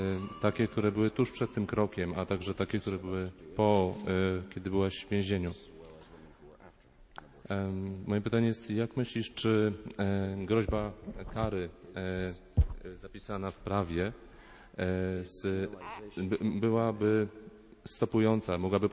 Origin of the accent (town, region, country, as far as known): Piła, Greater Poland Voivodeship, Poland